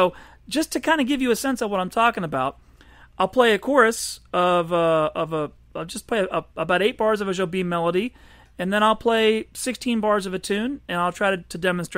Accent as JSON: {"language": "English", "country": "United States", "said": "because I'm an American jazz musician. That's what I do. That's who I am, you know."}